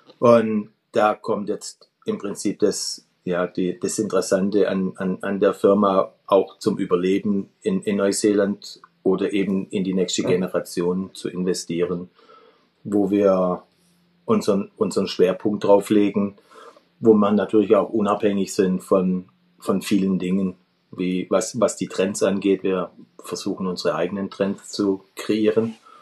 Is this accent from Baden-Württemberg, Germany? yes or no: yes; Kirchheim, Baden-Württemberg, Germany; Ich bin wegen seinem Schreinerbetrieb in Deutschland groß geworden. Meine Eltern hatten eine Büromöbelfabrik im Kreis Ludwigsburg in Kirchheim.